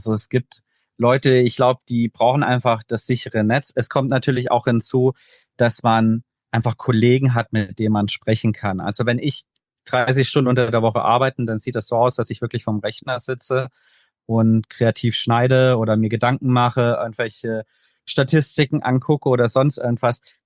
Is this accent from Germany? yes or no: yes; Germany